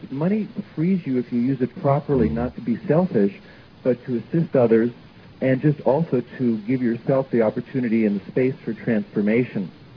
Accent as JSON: {"language": "English", "town": "San Diego", "region": "California", "country": "United States", "tie": "born there", "also_born_or_lived": "Malibu / Marin", "said": "I was born in San Diego, and I've spent most of my life in California and in Malibu and Marin, so I'm sure I'll be out that way."}